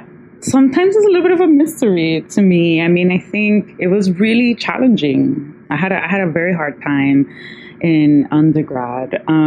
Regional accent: New York, United States; I grew up in Sunset Park and I grew up in a very different world.

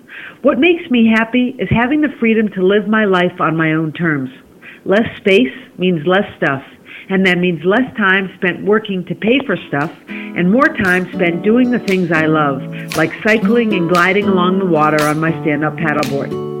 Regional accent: Massachusetts, United States; moved away as an adult; now in New York City, United States; I grew up on Cape Cod in Massachusetts and have lived in New York City for the last 20 years.

